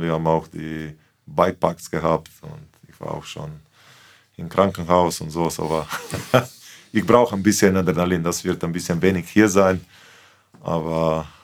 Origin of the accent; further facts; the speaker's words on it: Celje, Savinjska, Slovenia; also born or lived in Graz; now in Flensburg, Germany; weil wir waren nur eine Stunde weg von meiner Heimat Celje